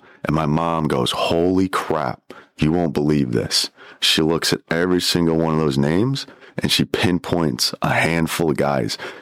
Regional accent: Des Moines, Iowa, United States; also born or lived in Augusta / New Orleans; So I'm originally from Des Moines, Iowa.

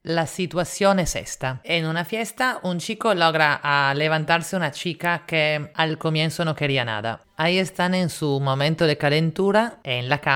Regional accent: Italy; Spanish is a second language; now in Lima, Peru; italiana en Lima

